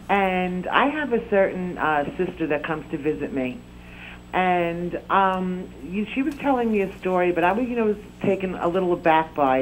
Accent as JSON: {"language": "English", "town": "Staten Island", "region": "New York", "country": "United States", "said": "I'm from Staten Island, New York."}